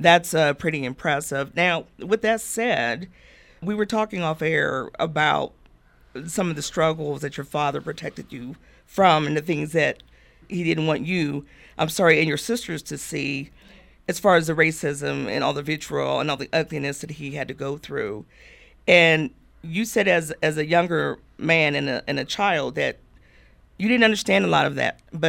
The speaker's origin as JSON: {"language": "English", "country": "United States", "said": "because, you know, I'm an American"}